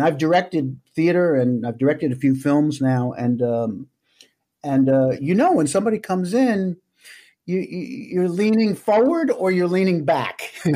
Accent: New York, United States; I grew up in New York, as you could tell.

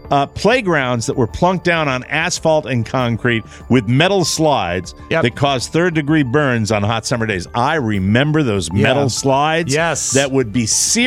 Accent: Florida, United States; And now a little something-something from my home state again, because every day it's Florida.

